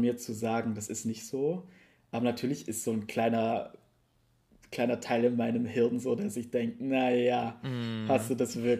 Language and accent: German; Göfis, Vorarlberg, Austria; weil die auch was mit meinem Heimatort zu tun hat. Ich komme ja aus Göfis